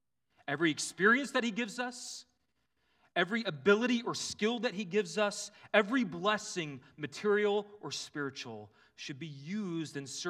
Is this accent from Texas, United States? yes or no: yes; Texas, United States; As a Texan, it's sort of the difference between saying y'all and all y'all.